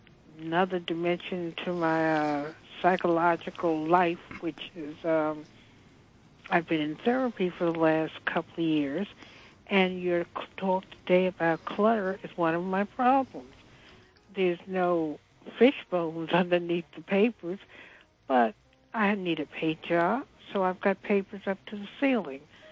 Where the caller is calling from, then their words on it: Brooklyn, New York, United States; from Brooklyn.